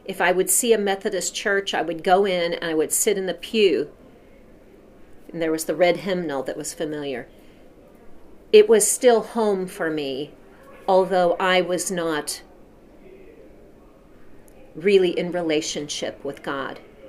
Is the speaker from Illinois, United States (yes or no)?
yes; Mount Vernon, Illinois, United States; Southern Illinois, Mount Vernon. And so at this community college in the middle of a cornfield, I found myself cast in the musical